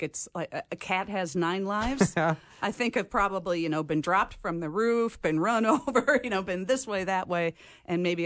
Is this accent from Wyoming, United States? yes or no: no; South Bend, Indiana, United States; I grew up in South Bend, Indiana, which is many of the families in the neighborhood were Catholic